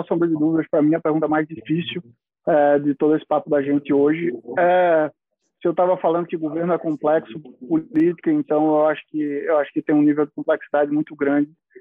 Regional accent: Recife, Pernambuco, Brazil; Sou de Recife também, então é uma homenagem a Recife.

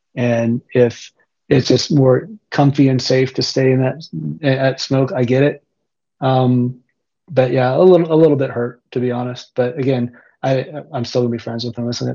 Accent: United States; moved away as an adult; especially being an American that's been here almost 5 years

